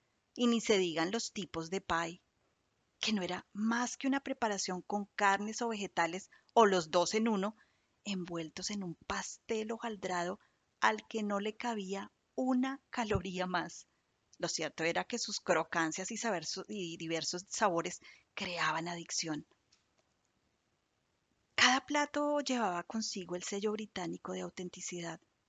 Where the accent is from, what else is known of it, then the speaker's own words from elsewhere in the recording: Colombia; las mojarras fritas crujientes de las playas de Santa Marta en mi país